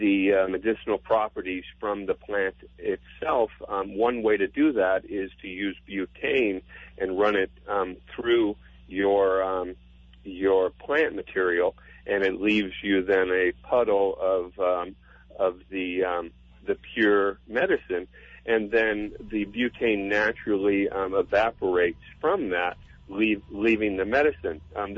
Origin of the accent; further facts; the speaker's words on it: Wainiha, Hawaii, United States; from Waianiha.